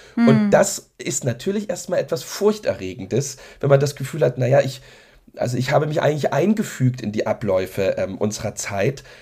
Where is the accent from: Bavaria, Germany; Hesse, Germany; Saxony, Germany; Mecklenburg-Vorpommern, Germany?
Saxony, Germany; so, ja, bei uns in Sachsen würde man vielleicht sagen, so meinen Dienst tun möchte.